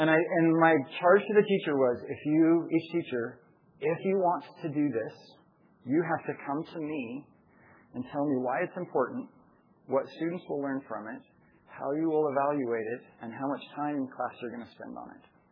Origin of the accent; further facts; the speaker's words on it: Oregon, United States; moved away; I love to drive. I'm from Oregon, and I'm driving from when I moved to Texas, getting my dog, putting him in the Jeep, and I was driving all the way across the country.